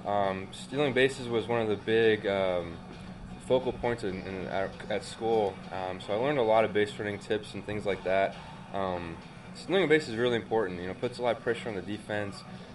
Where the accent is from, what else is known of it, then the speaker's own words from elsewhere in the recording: Kentucky, United States; All my buddies were huge basketball fans, but I never really got too much into it. Obviously, I was there for the Cardinal Wildcat hype